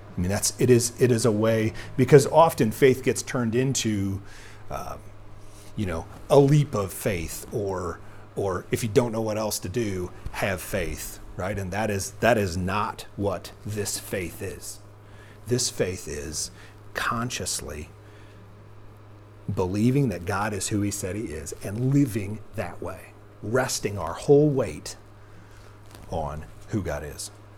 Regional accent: United States; sometimes I think we can, especially as American people, but I think it's an issue of the human condition.

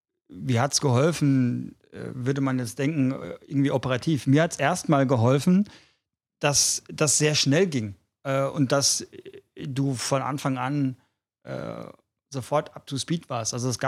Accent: Frankfurt, Hesse, Germany; du bist ja zu Gast in meiner Heimatstadt hier in Frankfurt.

